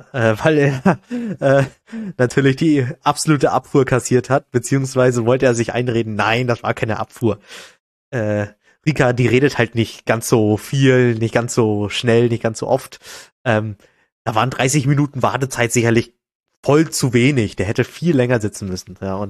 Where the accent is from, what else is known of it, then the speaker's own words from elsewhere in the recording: North Germany, Germany; Also das sag ich als Norddeutscher.